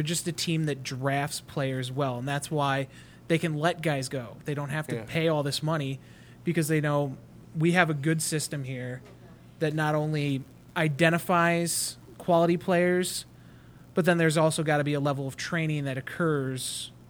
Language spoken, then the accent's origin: English; New York, United States; I'm from New York. I hate Boston sports teams.